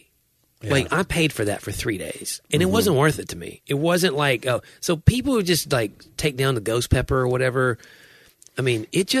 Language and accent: English; Nashville, Tennessee, United States; Like, I grew up in Nashville. We didn't eat hot chicken.